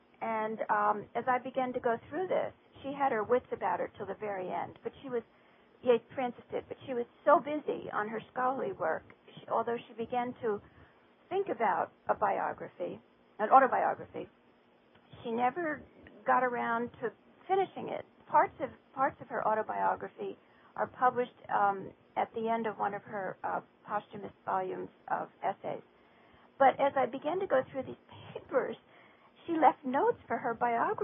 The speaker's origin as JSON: {"language": "English", "country": "United States", "said": "I'm not a scholar, and I'm American, and I'm a woman."}